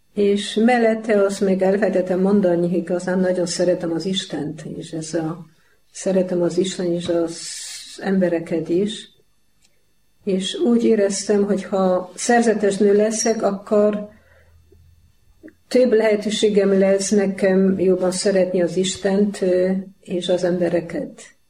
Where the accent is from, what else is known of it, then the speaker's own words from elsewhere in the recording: Poland; born there; Hungarian is a second language; Én Lengyelországban születtem, és nagyon vallásos családból származom.